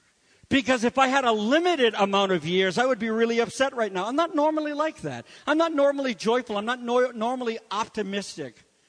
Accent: New England, United States; We're from New England. We eat caw hogs.

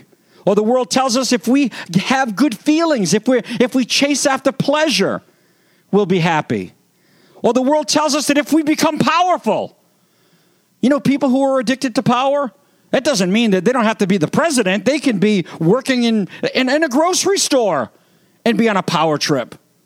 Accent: Woonsocket, Rhode Island, United States; born there; I was born in the Woonsocket Hospital, the baby delivery factory for our area.

